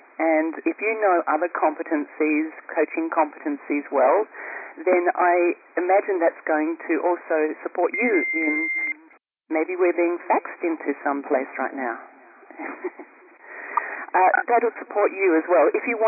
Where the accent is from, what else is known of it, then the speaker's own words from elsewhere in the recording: Australia; now in California, United States; I'm originally from Australia. I live in the United States. I live in California.